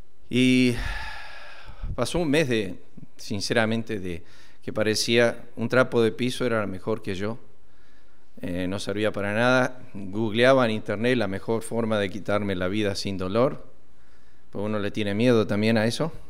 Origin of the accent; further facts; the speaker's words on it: Argentina; also born or lived in United States; pastoreé una iglesia en Estados Unidos por más o menos 3 años y después de ahí vinimos a la Argentina. Yo me crié en la Argentina, mis padres eran misioneros, mi papá era fundador de iglesias